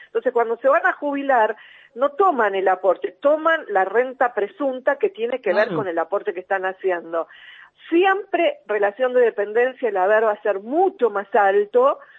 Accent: Argentina; Tenemos que pensar que somos argentinos.

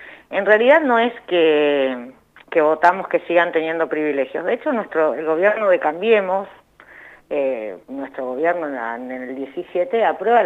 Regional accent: Argentina; como argentinos

